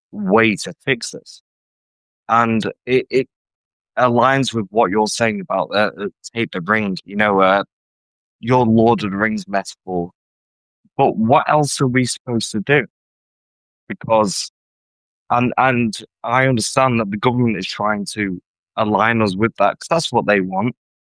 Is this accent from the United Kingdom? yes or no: yes; England, United Kingdom; So, I'm an Englishman, and you're right about everything that's happening in this country.